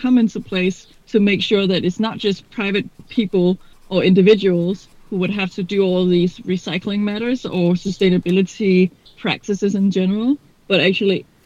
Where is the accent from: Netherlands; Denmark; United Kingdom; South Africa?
Denmark; Capital Region of Denmark; I grew up outside of Copenhagen, so kind of in a small town, but I have lived and gone to high school and university in Copenhagen, so I've lived both outside and inside a big city